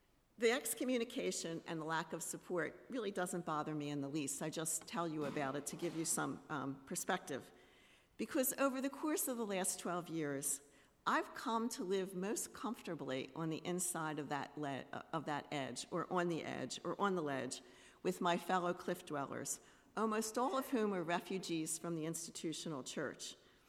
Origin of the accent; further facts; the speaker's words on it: Philadelphia, Pennsylvania, United States; So my preparation for living on the edge began when I was a kid growing up in Port Richmond. In spite of the fact that I attended Catholic school in Philadelphia from first grade to college